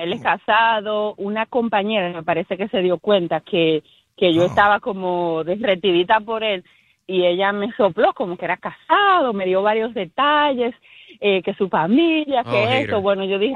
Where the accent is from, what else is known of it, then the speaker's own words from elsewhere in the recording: Dominican Republic; Yo soy dominicana.